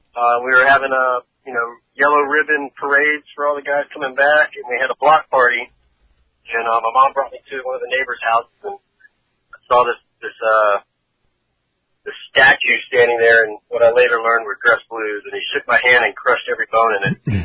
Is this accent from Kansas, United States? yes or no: no; Lafayette, Louisiana, United States; also born or lived in Tulsa, Oklahoma; I was born in Tulsa, Oklahoma, but I was raised in Lafayette, Louisiana.